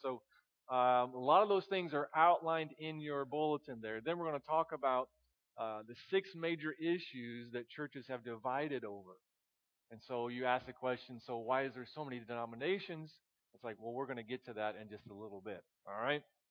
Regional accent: United States; You're just, I'm American. I live in America, but I never knew how things got started.

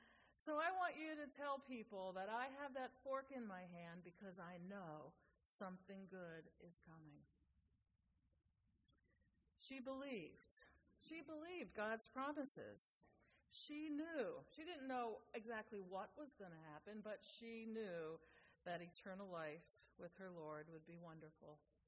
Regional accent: Seabrook, United States; by the way, and I'm from Seabrook.

